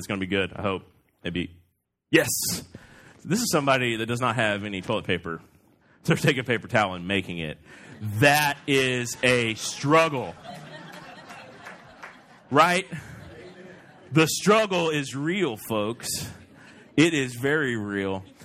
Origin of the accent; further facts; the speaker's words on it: Florida, United States; we think it's cold because we're from Florida and our blood is very thin.